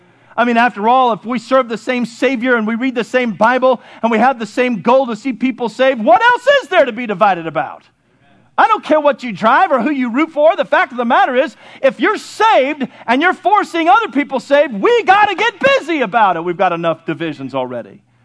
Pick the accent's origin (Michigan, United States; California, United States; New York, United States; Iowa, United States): California, United States; Morgan Hill; I'm from San Martin. No, I'm just kidding. I'm from Morgan Hill.